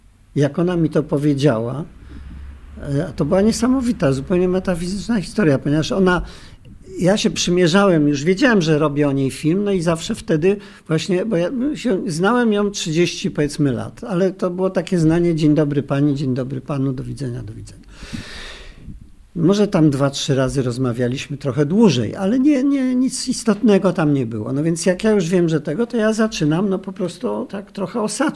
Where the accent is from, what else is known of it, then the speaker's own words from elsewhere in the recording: Warsaw, Masovian Voivodeship, Poland; Jestem warszawiakiem, pobiegłem do Warszawy